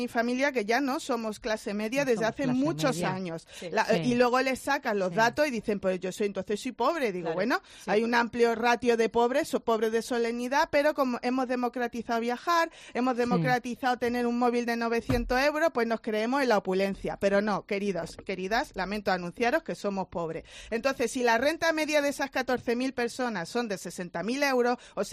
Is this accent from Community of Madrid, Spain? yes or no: no; Torremolinos, Andalusia, Spain; Te lo dice una de Torremolinos, que el incremento mayor que ha habido en compraventa es en un barrio de mi pueblo, que es el Pinar y Montemar